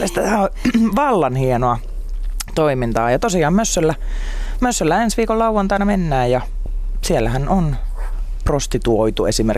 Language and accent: Finnish; Joensuu, North Karelia, Finland; koska Joensuusta olen lähtöisin